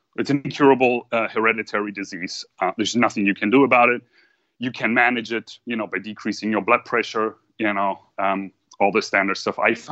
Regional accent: Germany; English is a second language; No, originally I'm from Europe, so German.

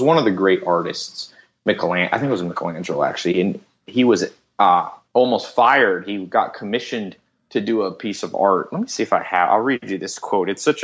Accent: Long Beach, California, United States; born there; I was born in Long Beach. It's kind of like Compton. It's a bad part of L.A.

